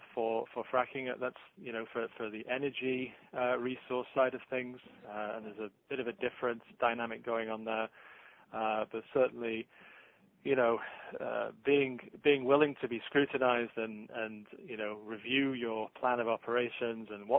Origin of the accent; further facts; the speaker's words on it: England, United Kingdom; now in United States; I grew up in the United Kingdom, so I'm from England.